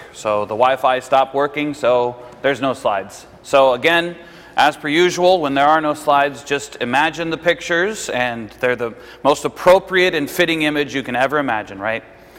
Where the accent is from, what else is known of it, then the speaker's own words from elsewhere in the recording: United States; I'm an American, but I'm also the son of a Canadian.